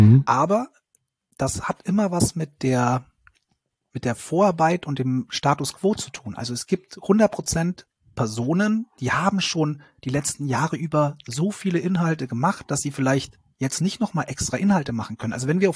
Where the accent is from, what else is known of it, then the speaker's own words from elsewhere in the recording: Bavaria, Germany; ich komme ursprünglich aus Bayern